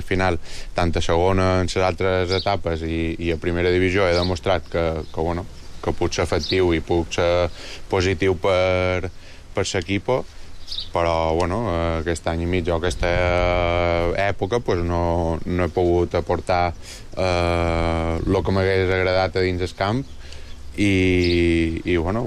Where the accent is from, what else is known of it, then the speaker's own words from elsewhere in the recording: Balearic Islands, Spain; Com a mallorquí, mallorquinista, i per això estic superagraït